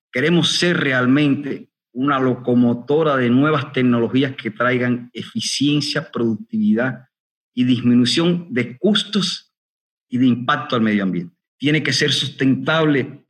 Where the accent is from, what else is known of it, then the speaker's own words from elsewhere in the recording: Cuba; moved away as an adult; now in Brazil; somos todos de origen cubano. Todos somos ingenieros, veníamos de distintos sectores de la economía cubana.